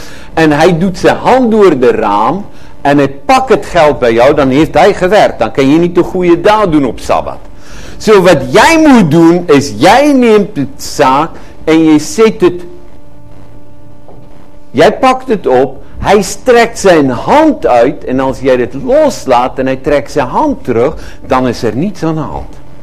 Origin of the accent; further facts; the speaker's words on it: Netherlands; En dan hebben wij, bemerk ik, als Nederlanders een manier van omgaan met regels en weten en voorschriften die zo'n beetje rubber is